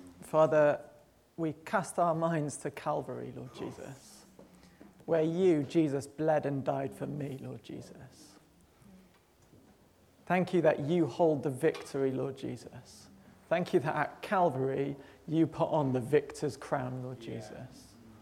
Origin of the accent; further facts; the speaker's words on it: Manchester, North West England, United Kingdom; Most people will know that I grew up in Manchester